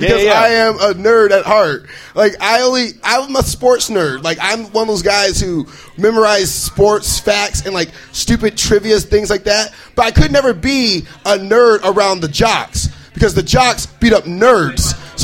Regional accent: Boise, Idaho, United States; moved away as an adult; I moved out here in 2007 because my buddy Chris McConnell, who I grew up with in Boise, lived out here. And I was like, I need to get the hell out of Boise.

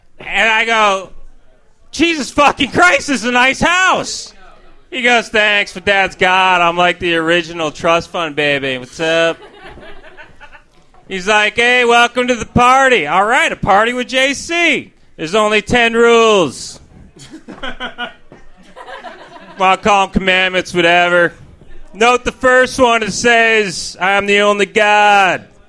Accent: New York, United States; now in Washington, United States; New York.

